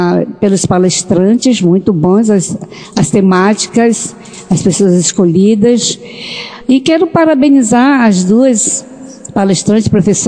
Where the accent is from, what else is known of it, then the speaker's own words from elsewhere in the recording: Manaus, Amazonas, Brazil; Eu sou lá de Manaus e a nossa realidade é muito diferente.